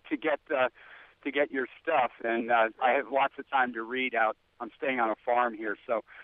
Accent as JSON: {"language": "English", "region": "Oregon", "country": "United States", "said": "I'm just here from Oregon visiting"}